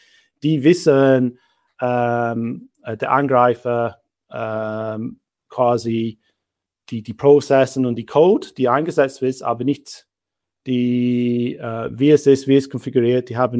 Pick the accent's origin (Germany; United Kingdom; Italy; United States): United Kingdom; first language English; German is a second language; moved away as an adult; now in Switzerland; Mein Vater ist Engländer, meine Mutter ist Deutschen, aber ich bin in Großbritannien aufgewachsen. Das heißt, ich bin englischsprachig aufgewachsen. Bin ich vor fast 20 Jahren in die Schweiz umgezogen, wo ich neu als Erwachsener Deutsch gelernt habe.